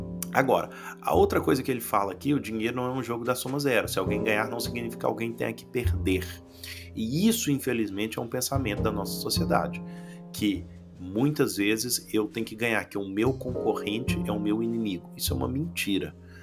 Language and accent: Portuguese; Brazil; moved away as an adult; now in Portugal; Eu sou brasileiro, mas vivo em Portugal há muitos anos.